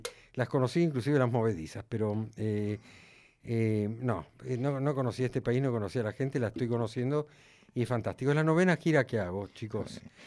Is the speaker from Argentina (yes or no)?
yes; Buenos Aires, Argentina; como buen porteño de mierda